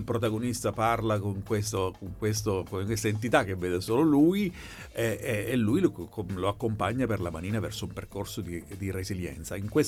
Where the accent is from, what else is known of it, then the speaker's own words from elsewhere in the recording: Catania, Sicily, Italy; Io faccio riferimento ovviamente a Catania perché sono catanese